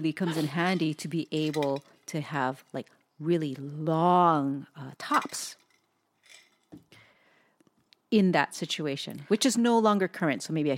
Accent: Hawaii, United States; also born or lived in Southern California; now in Portland, United States; Pacific Northwest, where we had lived in Southern California for a while. And before that, we were just born and raised in Hawaii.

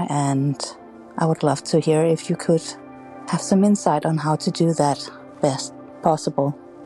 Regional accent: Denmark; I'm from Denmark.

